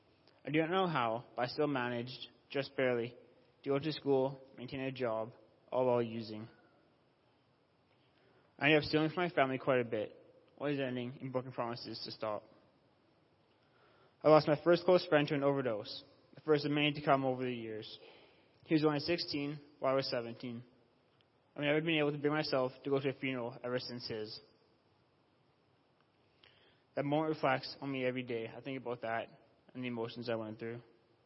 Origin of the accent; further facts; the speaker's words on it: Killam, Alberta, Canada; also born or lived in Red Deer; 22 years old. I'm from Red Deer. But I grew up in a small town outside Cameron. It was called Killam. It was an awesome small town.